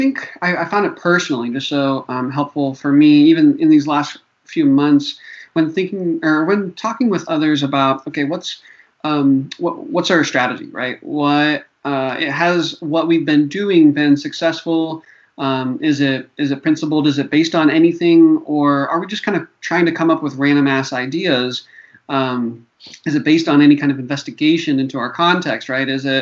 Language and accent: English; Charlotte, North Carolina, United States; all the way to my hometown, Charlotte, North Carolina.